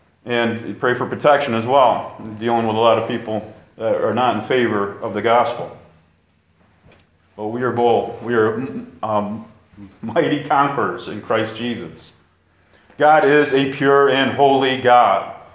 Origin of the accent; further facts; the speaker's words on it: New York, United States; There was one in my hometown near it, in Vestal, where a bear just climbed up a tree near a busy road and went to sleep.